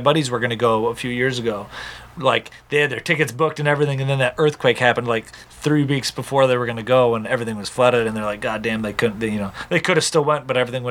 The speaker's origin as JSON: {"language": "English", "region": "Midwest", "country": "United States", "said": "I understand a lot of, like, I'm from the Midwest."}